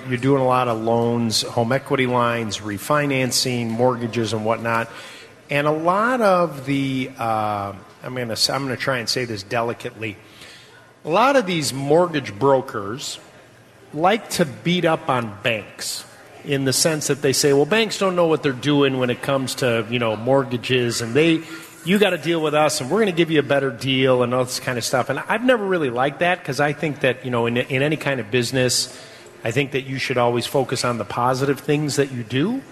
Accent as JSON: {"language": "English", "town": "Highwood", "region": "Illinois", "country": "United States", "tie": "born or raised there", "also_born_or_lived": "Highland Park", "said": "I grew up in Highwood and Highland Park, yeah."}